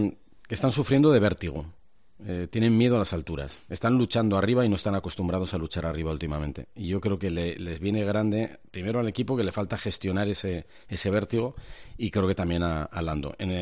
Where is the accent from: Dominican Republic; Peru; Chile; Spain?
Spain; Asturias; Juanma y yo somos asturianos